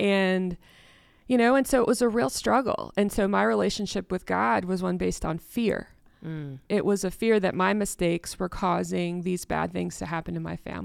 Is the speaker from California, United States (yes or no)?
no; Wisconsin, United States; And growing up in Wisconsin, it was cold, right?